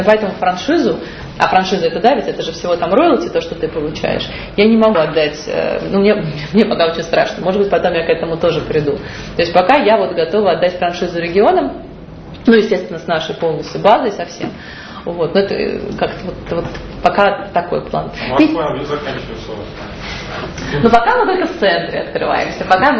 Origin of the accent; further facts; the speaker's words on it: Saint Petersburg, Russia; Конечно, очень хочется открыть в Питере, потому что это мой родной город